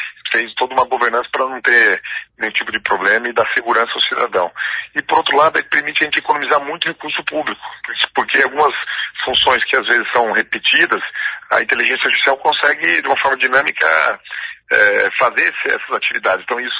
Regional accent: Pato Branco, Paraná, Brazil; also born or lived in Maringá; Eu sou filho de professor, sou nascido em Maringá, porque pouca gente sabe disso, né? Mas fui muito pequeno para Pato Branco.

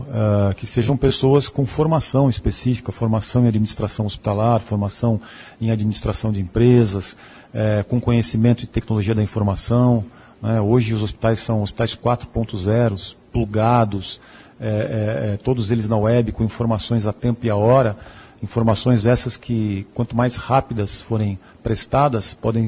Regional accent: São Paulo, Brazil; Eu sou de São Paulo e fui contratado para assumir não só o planejamento, a implantação do projeto

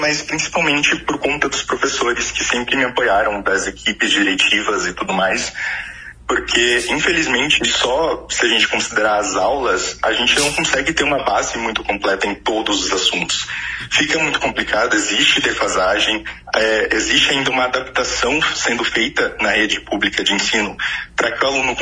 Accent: Maringá, Paraná, Brazil; Primeiro que eu sou de Maringá, então eu cresci aqui, nasci aqui

